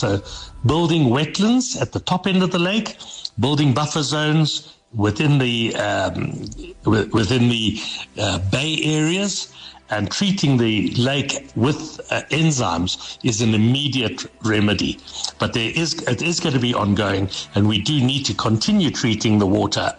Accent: Mashonaland West, Zimbabwe; I grew up around Lake Chivera, and I used to go fishing

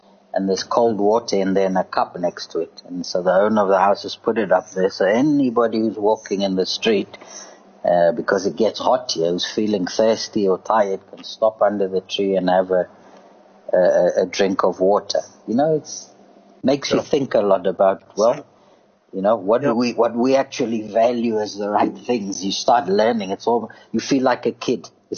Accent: South Africa; now in Sudan; And sad to say as a South African, but the pleasure I have in Sudan is walking around at any time of the day

